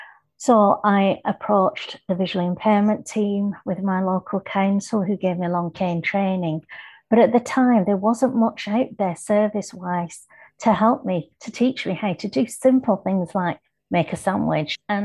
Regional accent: Kenya; born there; And I was born in Kenya and they had a hotel there.

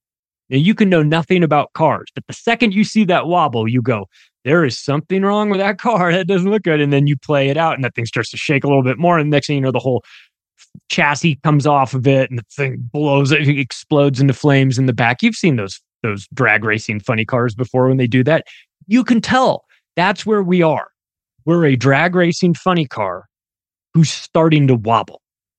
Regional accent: United States; I'm an American. I wouldn't say I'm a proud American. I'm an American. I'm somebody that grew up in America.

